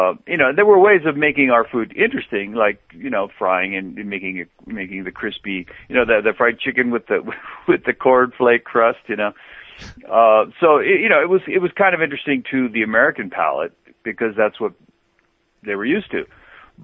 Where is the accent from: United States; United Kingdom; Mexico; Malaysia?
Mexico; also born or lived in -; Well, I grew up in Mexico. My father took us there when I was two, so I to me that was home, and that was a culture that I grew up